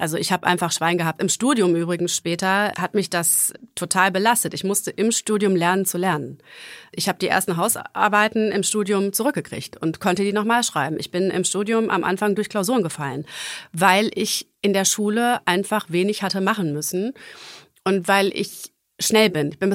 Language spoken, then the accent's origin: German; Gütersloh, North Rhine-Westphalia, Germany; Ich komme aus Gütersloh. Gütersloh ist eine reiche Stadt. Bertelsmann sitzt da, Miele sitzt da.